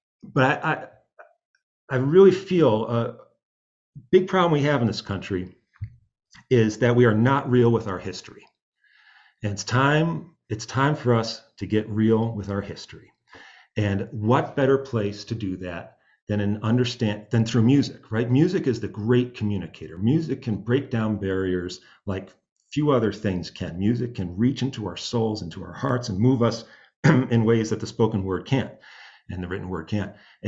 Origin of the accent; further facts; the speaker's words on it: United States; I hope I'm not being culturally appropriating by being a white person saying this is our music, but as an American, right, this is it.